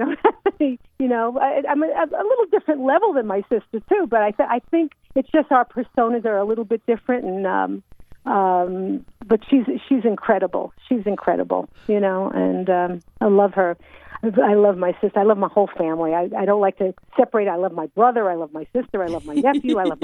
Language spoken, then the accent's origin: English; New York, United States; This is a new show that I debuted in my hometown in New York in 2014.